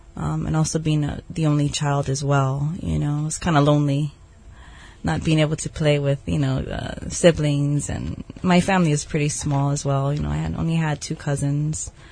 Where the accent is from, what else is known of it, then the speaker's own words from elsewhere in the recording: Pearl City, Hawaii, United States; Grew up in Pearl City as well. Raised with all women, single mother, aunt, and grandma.